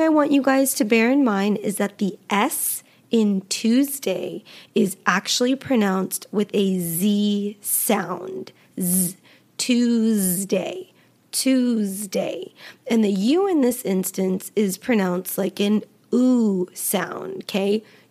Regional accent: Los Angeles, California, United States; And I am from the United States. I was born and raised in California, Los Angeles, California. And I currently live in Arizona, which is the desert state.

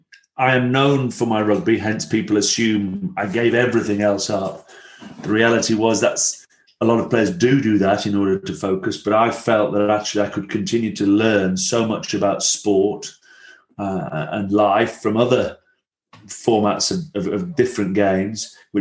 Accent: Rome, Lazio, Italy; accent: Roman; also born or lived in Blackburn; I was a little Roman street urchin, is how I was often described. I have a very heavy Roman accent when I speak Italian.

